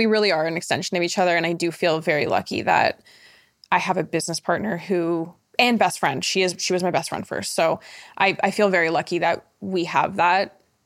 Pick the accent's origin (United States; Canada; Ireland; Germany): Canada; Toronto, Ontario; I'm from Toronto.